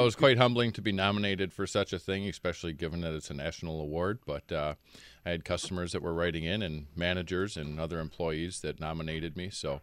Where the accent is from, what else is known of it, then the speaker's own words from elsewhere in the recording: Milwaukee, Wisconsin, United States; I actually grew up on the north side of Milwaukee.